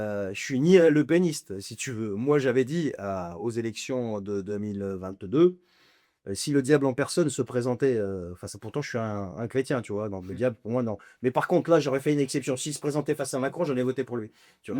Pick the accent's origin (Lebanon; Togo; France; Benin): Lebanon; Moi, en tant que Libanais, je suis partagé entre les deux.